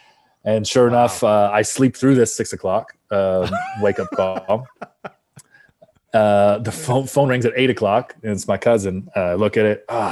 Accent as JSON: {"language": "English", "town": "Windsor", "region": "Ontario", "country": "Canada", "tie": "born or raised there", "said": "I grew up in Windsor"}